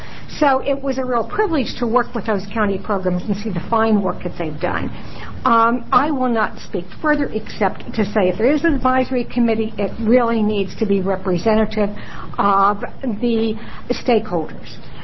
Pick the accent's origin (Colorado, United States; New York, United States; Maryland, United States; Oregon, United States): Oregon, United States; Albany; Well, for the record … from Albany, Oregon.